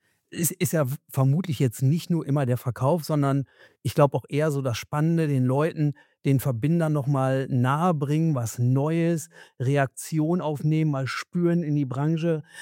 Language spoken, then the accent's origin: German; Germany